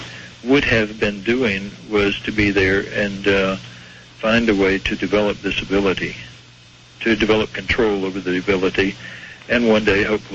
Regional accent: Texas, United States; I was raised in East Texas, and, you know, if the preacher says it, then God said it, too.

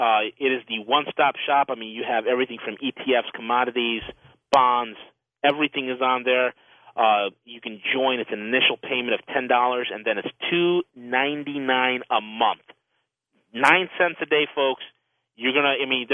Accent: New York, United States; I'm a New Yorker. I'm going to give it to you straight.

